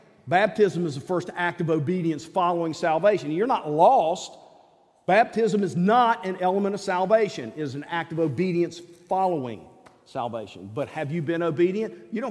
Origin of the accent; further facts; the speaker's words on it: the South, United States; We're from the South. Somebody always has cookies and cakes and all that around, you know.